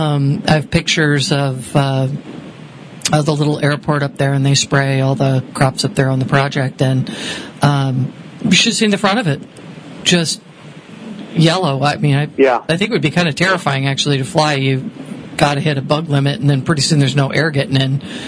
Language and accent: English; Connecticut, United States; And it looked like the snowstorms where I grew up in Connecticut.